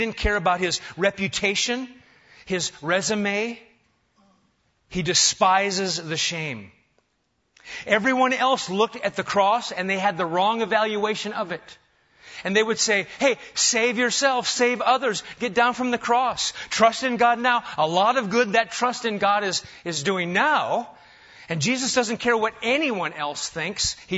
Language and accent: English; Nebraska, United States; Now, when I was a kid growing up in Nebraska, we did all kinds of crazy things.